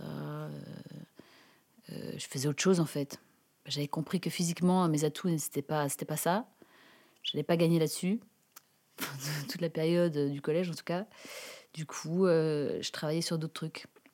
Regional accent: Arcachon, Nouvelle-Aquitaine, France; J'ai grandi à Arcachon parce que mon papa, qui travaillait à la SNCF, a dit tiens, on va se mettre au bord de la mer.

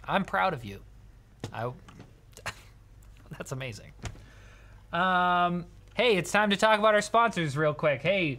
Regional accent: Canada; We're Canadian

